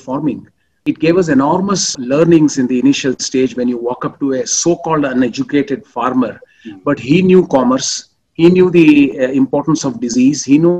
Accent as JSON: {"language": "English", "region": "Gujarat", "country": "India", "tie": "born or raised there", "said": "I grew up in Gujarat. And throughout my education and entire upbringing have been in the rural areas of Gujarat. Okay. So to be honest, I studied in a municipal school and in Gujarati medium for a very long time."}